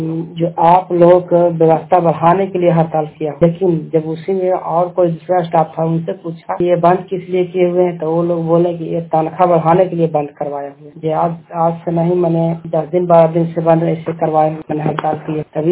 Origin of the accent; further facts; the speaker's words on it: Chandi, Bihar, India; चंदी का रहने वाला हूँ, जिला नालंदा चंदी थाना।